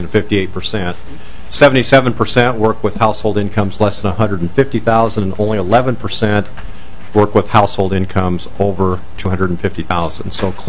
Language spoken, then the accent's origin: English; Omaha, Nebraska, United States; I'm from Omaha, Nebraska